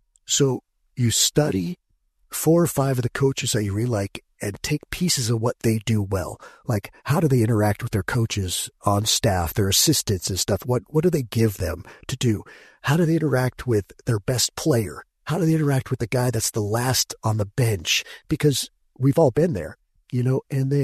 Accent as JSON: {"language": "English", "town": "Las Vegas", "region": "Nevada", "country": "United States", "tie": "born or raised there", "said": "And then I grew up in Las Vegas, and so we went to church with the Tarkanians and stuff"}